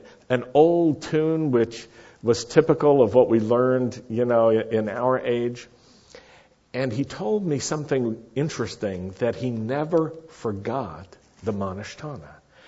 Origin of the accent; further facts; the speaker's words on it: Roanoke, Virginia, United States; I grew up in Virginia, in Roanoke, Virginia, southwest in the Blue Ridge Valley, the Shenandoah Valley, Blue Ridge Mountains.